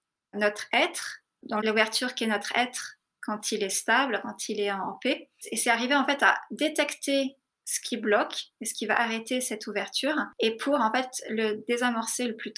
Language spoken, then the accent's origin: French; France; moved away as an adult; also born or lived in India; je suis partie à 18 ans de France